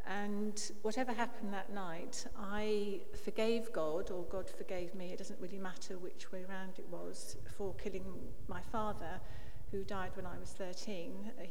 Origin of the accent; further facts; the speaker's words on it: Harrow, London, United Kingdom; I was actually born and bred in Harrow, and my parents were churchgoers.